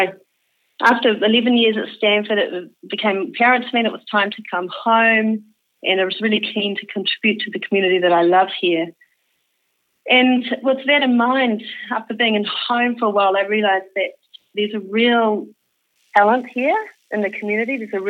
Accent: Gisborne, New Zealand; born there; I was born in Gisborne, in a little rural town just outside of Gisborne in New Zealand.

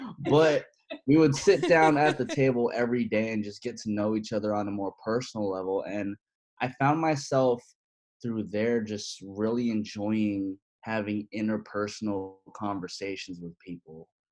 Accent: San Francisco, California, United States; my life growing up in San Francisco was very, it was very normal.

